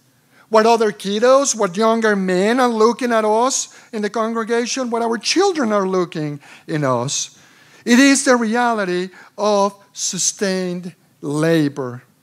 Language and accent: English; Mexico City, Mexico; English is a second language; I remember growing up in Mexico City, we didn't have the resources that the American church has.